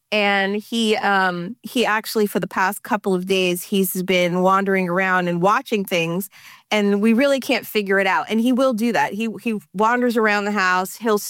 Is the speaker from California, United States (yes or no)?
no; New Jersey, United States; I grew up in North New Jersey and in an Italian-American family, go figure.